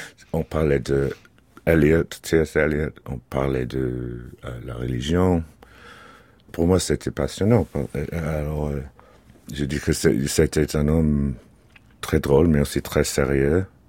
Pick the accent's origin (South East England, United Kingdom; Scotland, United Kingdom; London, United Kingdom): London, United Kingdom; Maintenant, si vous venez chez nous à Londres, chez mes parents, vous voyez, ça vous entoure, les livres, les tableaux, je sais pas.